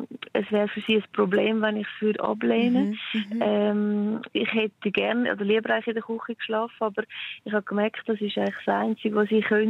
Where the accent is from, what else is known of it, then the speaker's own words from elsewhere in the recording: Switzerland; ich bin aufgewachsen in der Schweiz